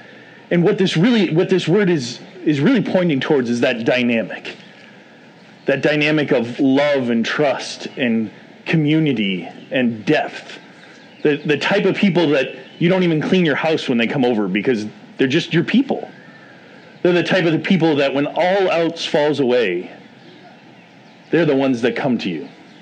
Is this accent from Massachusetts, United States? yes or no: yes; Boston, Massachusetts, United States; accent: Boston; And I grew up in Boston, Massachusetts. And so when Coach Cawthorn would yell at you, it would be the only time you'd slip into a Boston accent.